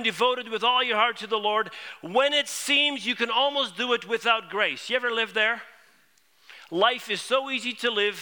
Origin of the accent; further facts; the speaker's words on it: Netherlands; born there; first language Dutch; English is a second language; I was born in Holland, so I knew Dutch.